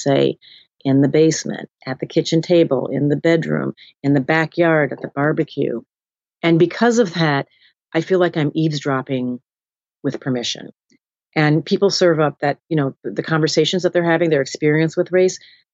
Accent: Minnesota, United States; also born or lived in Birmingham, Alabama; I was raised in Minnesota, that much of my summers in Birmingham, Alabama, where my father was from.

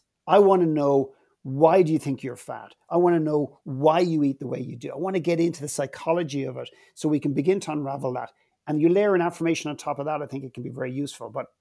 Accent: Ireland; I mean, we're the Irish are probably the best in the world at knocking ourselves and making fun of ourselves.

